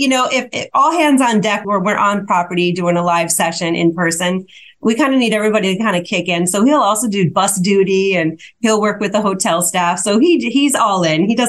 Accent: Minnesota, United States; now in Tennessee, United States; Both Giles and I, born and raised in Minnesota. So we have all of our family there.

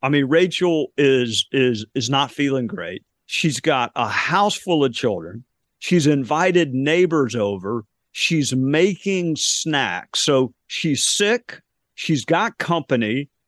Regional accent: Greenville, South Carolina, United States; born there; I was born in Greenville and I worked there. We live right next door in Spartanburg.

